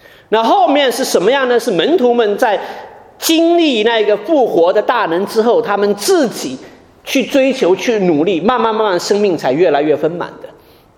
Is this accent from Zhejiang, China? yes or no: yes; Wenzhou, Zhejiang, China; 我们老家呢，这个温州跟台湾很相近，我们气候也很相近啊